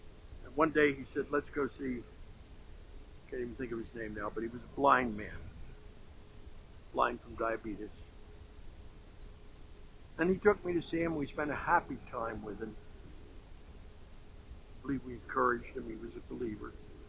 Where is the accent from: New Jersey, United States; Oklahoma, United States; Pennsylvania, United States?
Pennsylvania, United States; Philadelphia; I was brought up in Philadelphia